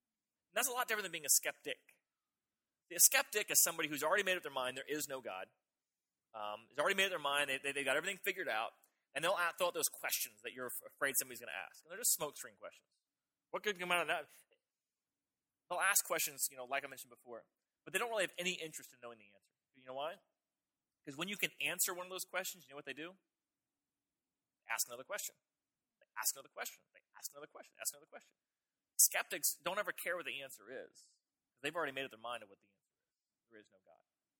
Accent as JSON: {"language": "English", "region": "Florida", "country": "United States", "tie": "born or raised there", "also_born_or_lived": "Virginia", "said": "Okay, I'm from Florida. Why? Because I grew up in Florida. But I was born here."}